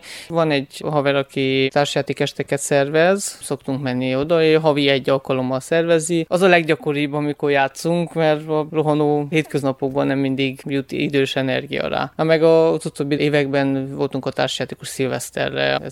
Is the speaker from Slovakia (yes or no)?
no; Târgu Mureș, Mureș County, Romania; now in Cluj-Napoca, Romania; én vásárhelyi származású vagyok, és ott dolgoztam a közelben 11 évet, és hogy a feleségem kolozsvári, miatt felköltöztem egy jó pár éve